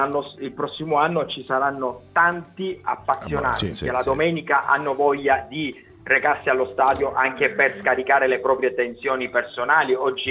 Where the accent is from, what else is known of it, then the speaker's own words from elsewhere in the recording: Palermo, Sicily, Italy; Io me lo auguro anche come palermitano